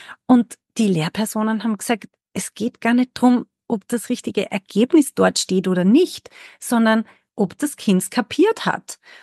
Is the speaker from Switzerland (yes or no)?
no; Austria; moved away; Ich gerade als Österreicherin, als Expat, aber ursprünglich Österreicherin